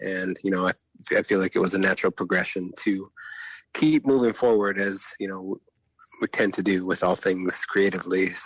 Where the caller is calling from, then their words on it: Sitka, Alaska, United States; I'm calling from Sitka, Alaska today.